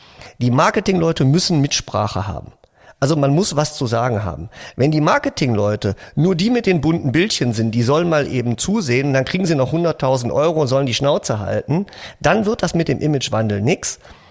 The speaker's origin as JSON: {"language": "German", "town": "Essen", "region": "North Rhine-Westphalia", "country": "Germany"}